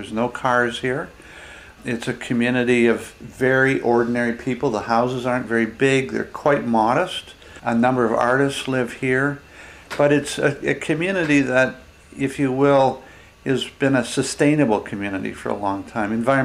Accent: London, Ontario, Canada; I grew up in London, Ontario.

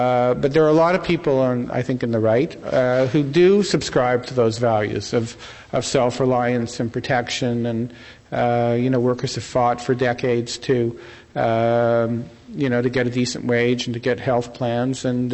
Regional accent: Canada; I'm a Canadian

